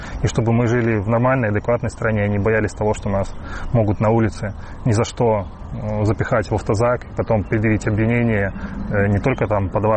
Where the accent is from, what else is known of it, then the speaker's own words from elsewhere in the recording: Belarus; выражают все белорусы, да, и, в принципе, весь мир. И белорусы те, которые находятся сейчас за пределами Беларуси